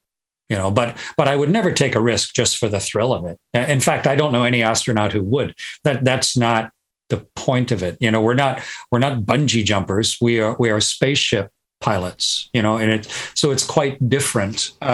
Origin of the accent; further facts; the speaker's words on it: Canada; And as a Canadian, I was a member of the NASA Astronaut Corps. So I've always had a Canadian flag somewhere